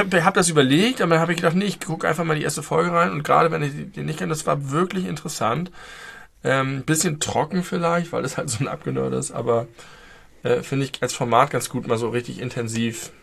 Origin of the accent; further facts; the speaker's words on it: Germany; accent: German dialect; Also ich habe auch einen starken deutschen Dialekt.